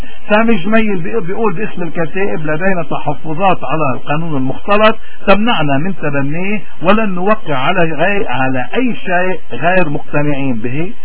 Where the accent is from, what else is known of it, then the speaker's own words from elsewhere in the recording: Lebanon; ولكن بالنهاية شو حصدنا كلبنانيين؟